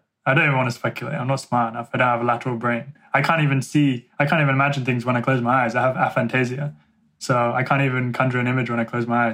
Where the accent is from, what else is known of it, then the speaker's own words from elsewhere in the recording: England, United Kingdom; I just made this website in a cafe in my hometown in rural England when I was visiting my parents and was bored.